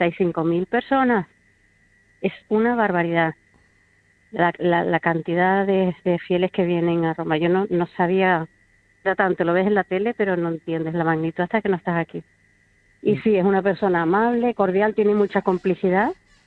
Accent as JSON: {"language": "Spanish", "region": "Canary Islands", "country": "Spain", "said": "tantísimos problemas que tenemos como canarios"}